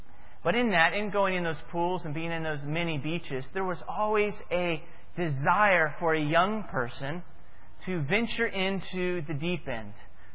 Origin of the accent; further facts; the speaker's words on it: Florida, United States; I'm from Florida, and people that are from Florida oftentimes like to swim.